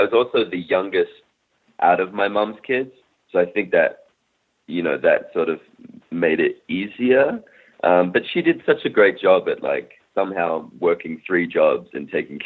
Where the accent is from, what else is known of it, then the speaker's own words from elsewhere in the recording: Australia; I didn't know any different. So it was lovely. It was a lot of fun.